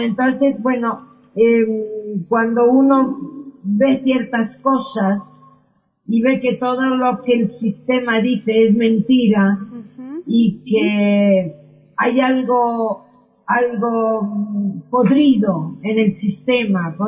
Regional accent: Montevideo, Uruguay; born there; yo nací en Montevideo y me fui muy... soy de familia ítalo-española. Y bueno, y también tengo una abuela india que nació en Tierra del Fuego.

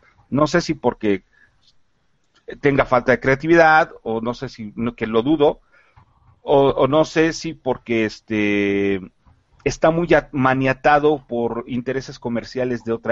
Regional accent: Mexico; a mí por ejemplo como mexicano me choca ese tipo de imagen

